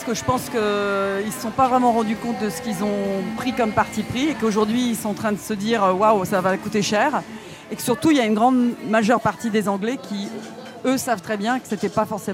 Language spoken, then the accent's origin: French; Denmark; j'ai été élevée beaucoup au Danemark aussi